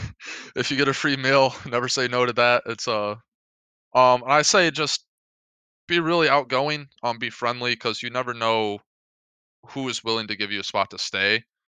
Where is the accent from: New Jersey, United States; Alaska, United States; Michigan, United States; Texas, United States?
Michigan, United States; because we're from Michigan, so we saw snow all the time.